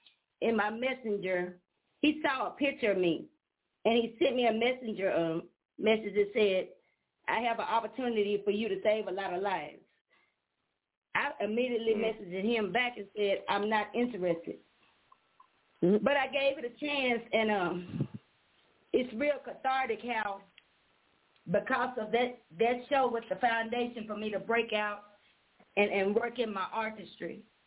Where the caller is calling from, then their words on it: Nashville, Tennessee, United States; Hey, I'm from Nashville, Tennessee. This is a great show.